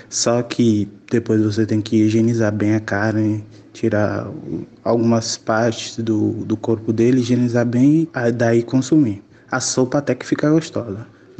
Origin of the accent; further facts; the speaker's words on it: Cape Verde; now in Salvador, Brazil; sou de Cabo Verde, morando em Salvador há 12 anos.